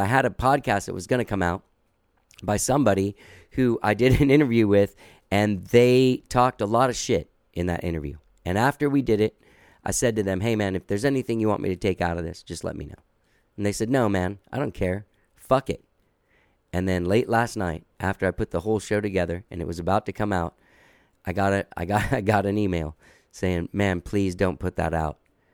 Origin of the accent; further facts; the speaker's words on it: Miami, Florida, United States; also born or lived in Coral Gables; now in Austin, United States; Miami. I was born in Coral Gables.